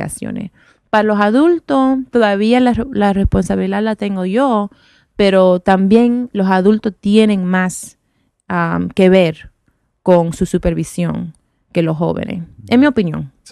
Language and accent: Spanish; Washington, District of Columbia, United States; Yo nací aquí en Washington, D.C. Mi papá es cubano, mi mamá es de Nicaragua y me casé con un puertorriqueño, pues estoy bastante mezclada